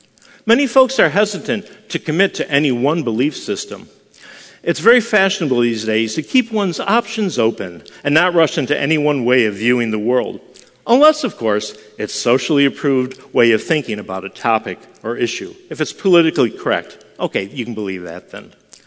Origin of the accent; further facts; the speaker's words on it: Buffalo, New York, United States; On many wintry days, growing up in Buffalo, New York, my friends and I would wander around local golf courses